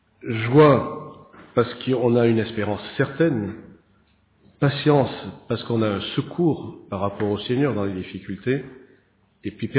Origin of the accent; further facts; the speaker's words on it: Bordeaux, Nouvelle-Aquitaine, France; si vous venez chez nous, c'est là où on vous mettra. Du moins, si vous n'êtes pas de Bordeaux, les Bordelais, ils logent chez eux.